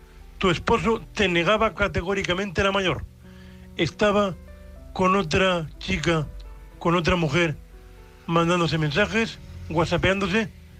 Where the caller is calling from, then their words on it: Murcia, Region of Murcia, Spain; de Murcia, vuestro amigo invidente.